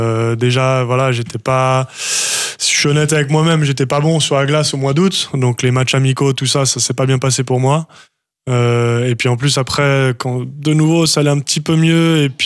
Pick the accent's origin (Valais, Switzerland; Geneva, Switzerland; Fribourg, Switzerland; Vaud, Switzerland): Vaud, Switzerland; Bah, je suis vaudois, en fait, de base.